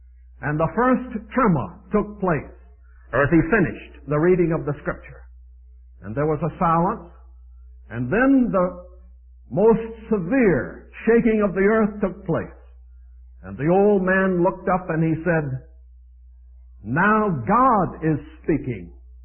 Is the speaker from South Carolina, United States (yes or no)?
yes; Charleston, South Carolina, United States; I am from Charleston, South Carolina. Next to Dallas, that's about the finest place in the United States.